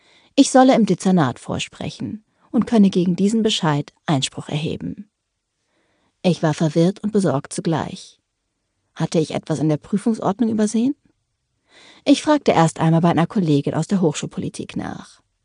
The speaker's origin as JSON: {"language": "German", "town": "Nuremberg", "region": "Bavaria", "country": "Germany", "said": "Ich komme aus Nürnberg, wo ich 2016 mein Abitur ablegte."}